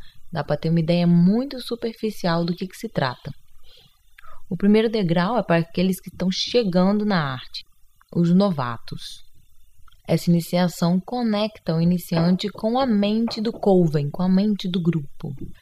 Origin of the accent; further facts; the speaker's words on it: Brazil; depois eu vou falar sobre algumas tradições que eu considerei importantes ou diferentes para nós que somos do Brasil.